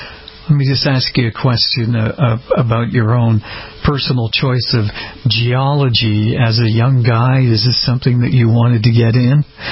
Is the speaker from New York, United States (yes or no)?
no; Boston, Massachusetts, United States; now in Florida, United States; But luckily, I'm from Boston and living in Florida right now, but I haven't had the pleasure of running into these fire ants.